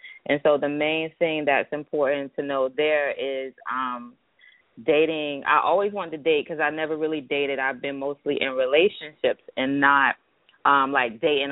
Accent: Miami, Florida, United States; a lot of people know I'm from Miami, but I give a lot of praise to Harlem and Brooklyn

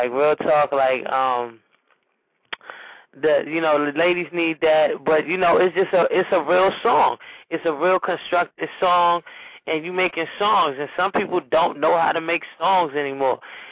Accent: Nigeria; I'm Nigerian, so you know what I mean?

